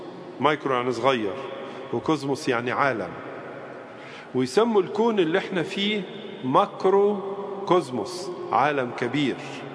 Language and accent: Arabic; Egypt; عندنا في مصر مثلا الحضارة الفرعونية